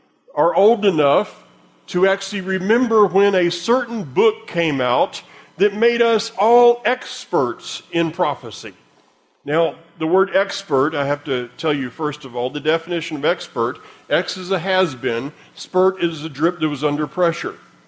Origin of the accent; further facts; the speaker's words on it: Florida, United States; I'm from Florida. Don't they know that? The first time I'd ever seen snow was in Alabama in a freak snowstorm. I grew up surfing.